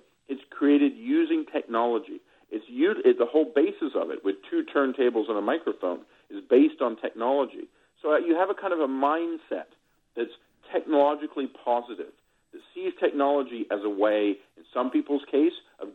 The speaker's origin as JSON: {"language": "English", "region": "Texas", "country": "United States", "tie": "born or raised there", "said": "I grew up in Texas for a while as a kid, and I got a soft spot for almost anybody who's from Texas, you know?"}